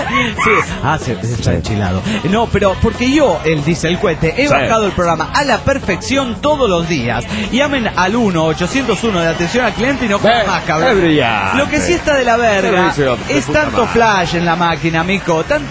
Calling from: Tibas, Costa Rica; Hola, soy … de Tibias, Costa Rica.

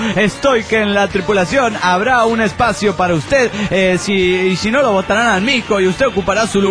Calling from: Golden, Colorado, United States; Bueno, hola … de Golden Colorado.

